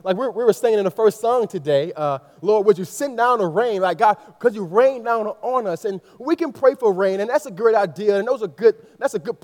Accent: Miami, Florida, United States; most people know I'm from Miami, right? So I'm a kind of a city boy, so I don't know a lot about different yard work or anything like that.

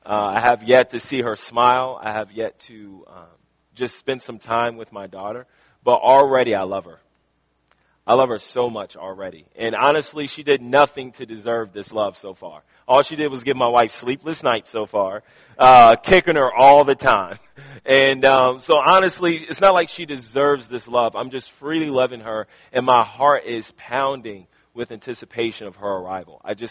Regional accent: Richmond, Virginia, United States; Right now, I'm from the inner city of Richmond. I grew up in Southside Richmond. I'm not talking about Chesterfield.

